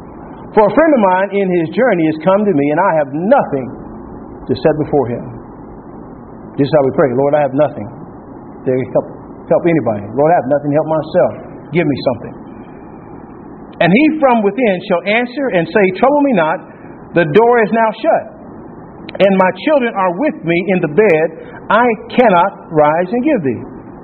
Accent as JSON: {"language": "English", "region": "Texas", "country": "United States", "said": "So I'm from Texas, and these big words like tarry, I don't get them all."}